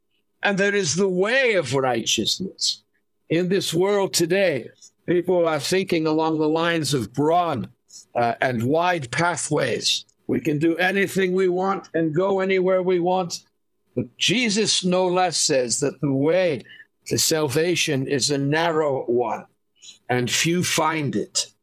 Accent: Philadelphia, Pennsylvania, United States; Do I say that like a good Bostonian? Heart? I'll do my best as a Philadelphian.

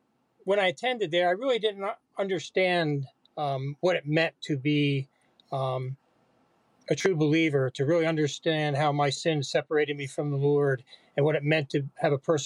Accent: Ridley Township, Pennsylvania, United States; Well, I grew up in Ridley Township in Delaware County. I come from a family with two loving parents and one brother who was 8 years older who I idolized.

